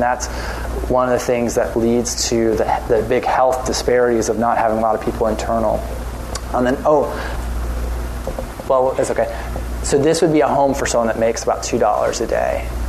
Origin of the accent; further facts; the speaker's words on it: Cape Canaveral, Florida, United States; now in Oklahoma, United States; I grew up as well in Cape Canaveral, Florida. I actually went to Cocoa Beach High